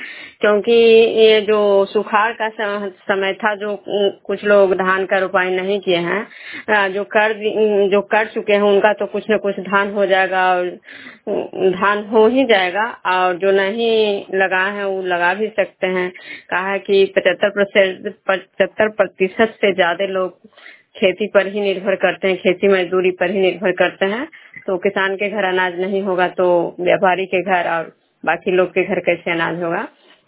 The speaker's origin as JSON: {"language": "Hindi", "town": "Bishnupur", "region": "Bihar", "country": "India", "said": "मैं बिष्णुपुर ग्राम खजरा पंचायत नालंदा जिला नगर नमसा प्रखंड के निवासी हूँ।"}